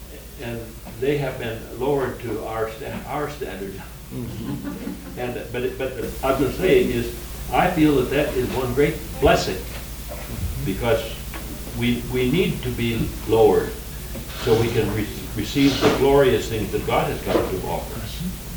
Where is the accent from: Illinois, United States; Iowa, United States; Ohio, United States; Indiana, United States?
Iowa, United States; Speaking of financial situations, I come from Iowa.